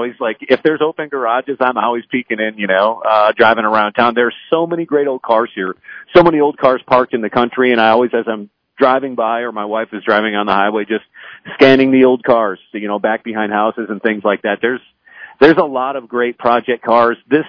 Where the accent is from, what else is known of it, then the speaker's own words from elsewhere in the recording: Minnesota, United States; I grew up in Minnesota, and he would take me to BIR once a summer for the muscle car shootout.